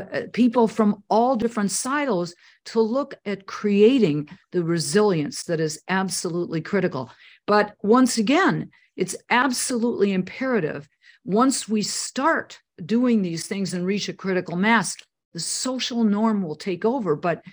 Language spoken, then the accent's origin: English; Wisconsin, United States; accent: Wisconsin; Maybe everybody already knows I'm from Wisconsin with my accent, but it's not as flat as it used to be.